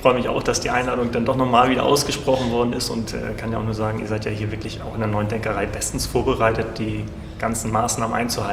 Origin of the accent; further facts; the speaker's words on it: Hamburg, Germany; also born or lived in Freiburg / Berlin; Ich bin in Hamburg geboren, 1975, also jetzt 45 Jahre alt. Habe dort mein Abitur gemacht, Kindheit verbracht